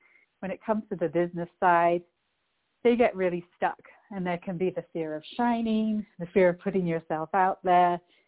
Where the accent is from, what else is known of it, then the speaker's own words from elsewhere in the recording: England, United Kingdom; I'm originally from England, hence the accent